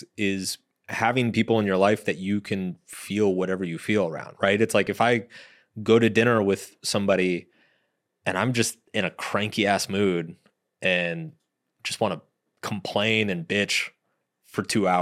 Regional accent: Texas, United States; also born or lived in New York City; now in California, United States; I grew up in Texas and moving to California in particular. I mean, you know, so I lived in New York City for a long time.

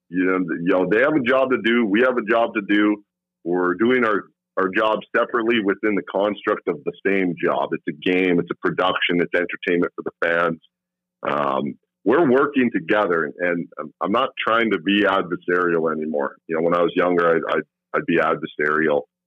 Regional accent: Canada; Like, we're Canadian. We're not evil.

